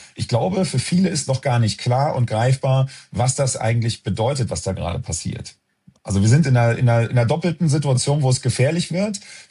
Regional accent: Cologne, North Rhine-Westphalia, Germany; born there; Ich bin selber gebürtiger Kölner. Meine Familie kommt zwar aus Norddeutschland, aber ich bin erste Generation Kölner

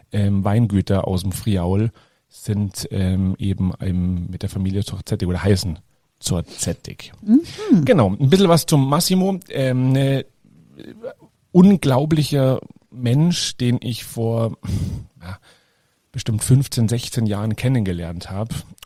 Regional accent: Munich, Bavaria, Germany; weil es für mich ja als Münchner ein ganz schweres Wort ist.

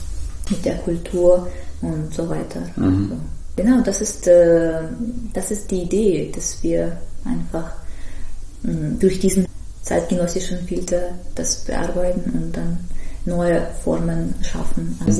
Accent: Tver, Tver Oblast, Russia; German is a second language

